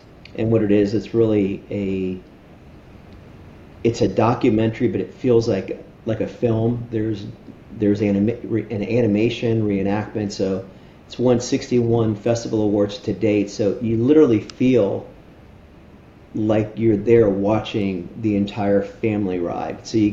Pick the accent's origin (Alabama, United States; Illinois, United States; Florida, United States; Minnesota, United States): Florida, United States; Miami Beach; So we were raised in Miami Beach, was raised in a tough environment, had loving mom and grandma